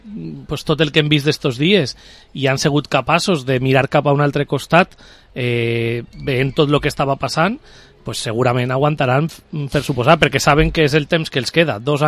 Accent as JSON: {"language": "Catalan", "town": "Vila-real", "region": "Valencian Community", "country": "Spain", "said": "Crec que és un acte que representa també molt bé com som la gent de Vila-real, no?"}